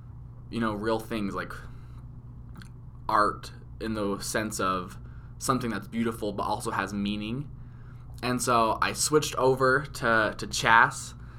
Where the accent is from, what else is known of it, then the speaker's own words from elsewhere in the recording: Spanish Fork, Utah, United States; now in Logan, United States; I'm from Spanish Fork, Utah, which is just south of Provo, and so I escaped Utah County and came up to Logan for school.